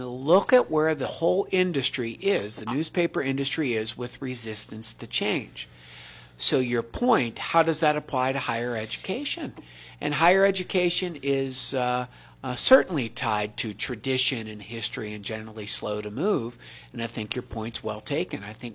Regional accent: Ellwood City, Pennsylvania, United States; my picture-perfect life growing up in Elwood City would have been living in a development, 2.9 kids, two cars, going to the mall.

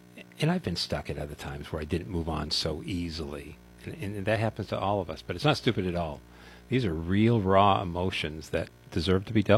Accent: New England, United States; I grew up in the New England area.

